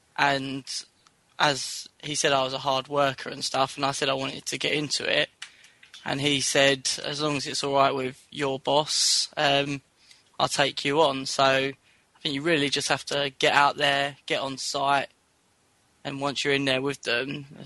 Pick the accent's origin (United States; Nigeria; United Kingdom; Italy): United Kingdom; London; I'm from London and I'm doing the plumbing course.